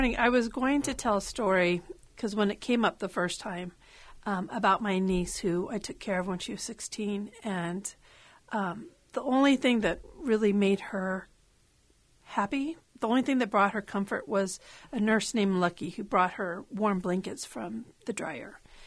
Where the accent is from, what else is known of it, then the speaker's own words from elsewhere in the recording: Des Moines, Iowa, United States; I grew up here in Des Moines. My father's from Mexico, and my mother's family are Jewish immigrants from Russia.